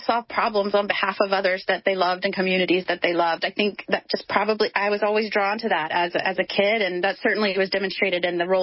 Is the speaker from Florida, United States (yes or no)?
yes; Plant City, Florida, United States; And it's one of my favorite things to talk about, actually, where I hail from. I grew up in Plant City, Florida.